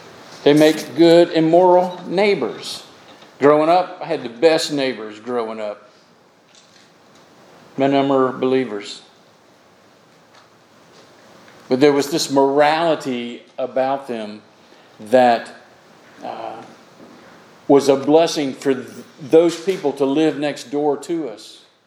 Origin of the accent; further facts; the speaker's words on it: Florida, United States; I grew up in Florida. And Florida is a tropical climate.